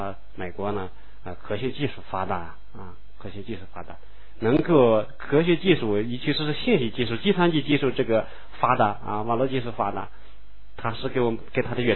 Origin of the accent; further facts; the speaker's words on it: China; 那么我们中国人呢，是不是好多成年人也想再学习呢？